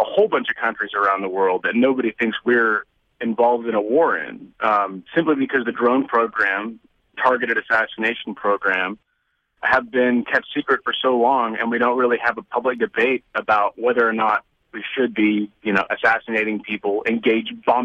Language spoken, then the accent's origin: English; Tulsa, Oklahoma, United States; I am from Oklahoma, from Tulsa. I grew up in Tulsa